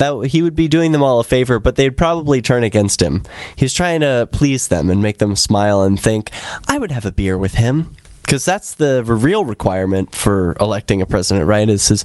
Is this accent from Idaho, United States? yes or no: no; Keene, New Hampshire, United States; He visited Keene, my hometown